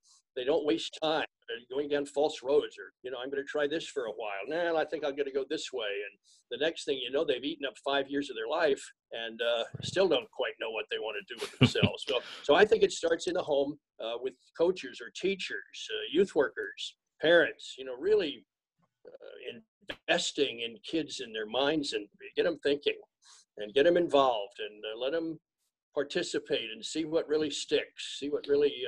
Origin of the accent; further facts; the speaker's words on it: Wilmington, Delaware, United States; Way back when I was just a youngster growing up in Wilmington, Delaware, I was interested in all the different sports and all the teams in Philadelphia.